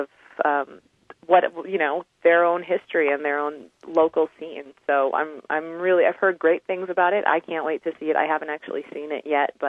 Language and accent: English; Iowa, United States; I was able to, because I am from Iowa, and the last three films that I've done with Henry Jaglom, I've gotten kind of the rights and the privilege to be able to screen the films first in Iowa